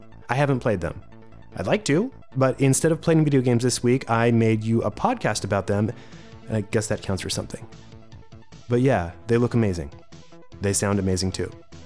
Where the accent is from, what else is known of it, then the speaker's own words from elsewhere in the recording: California, United States; I did grow up in California, but my Spanish accent is about as good as my Japanese accent, which is to say, terrible.